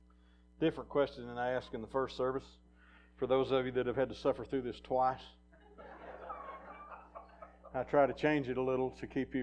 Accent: the South, United States; You know, I grew up in the South. I know that's a shock to you after hearing me speak for a moment. I grew up in the South, and we thought everybody was a Christian.

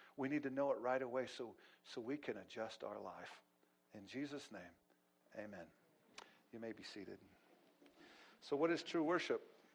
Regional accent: Montana, United States; I was witnessing to a man once, and I told him I was from Montana.

